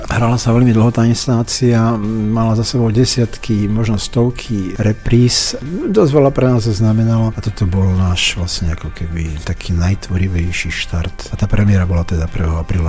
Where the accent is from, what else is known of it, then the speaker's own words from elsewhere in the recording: Žilina, Žilina Region, Slovakia; born there; moved away as an adult; now in Banská Bystrica, Slovakia; ja som sa narodil v Žiline, tam som začal aj s divadlom a vlastne zo Žiliny som sem prešiel, vtedy som mal tuším 27 rokov. Prišiel som sem do Bystrice kvôli divadlu